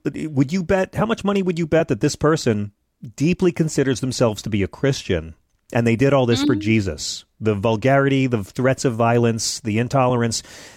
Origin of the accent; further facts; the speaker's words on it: Manhattan, New York, United States; I come from Manhattan where we have tons of drag queens, but very few children.